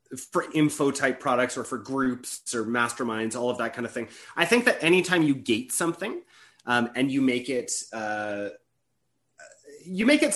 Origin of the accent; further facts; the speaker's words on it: Canada; I don't like the false scarcity, especially as a Canadian.